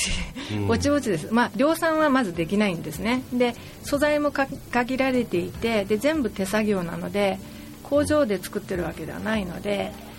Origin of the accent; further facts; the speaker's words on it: Fukui, Japan; 私はだから福井で育ったんですけども、うん、お魚がすごく美味しいんですよね。